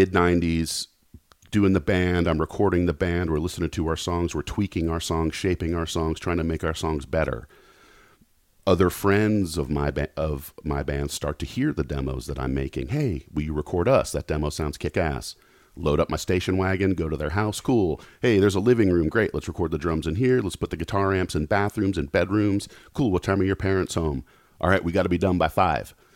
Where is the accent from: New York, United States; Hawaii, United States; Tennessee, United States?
Tennessee, United States; Knoxville; I grew up in Knoxville.